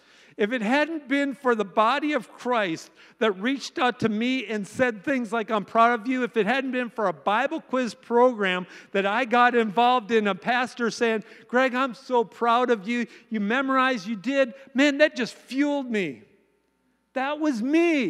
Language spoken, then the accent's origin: English; Manistique, Michigan, United States; I'm a Youper, by the way. I didn't even mention that. I am a Youper. I'm from Manistique, Michigan, proudly from. That's where I graduated high school from.